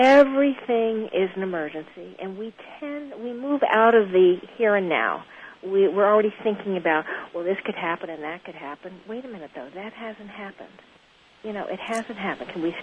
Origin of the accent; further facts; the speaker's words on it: Texas, United States; now in Connecticut, United States; because I live in Connecticut, I see trees. I grew up in Texas, not so many.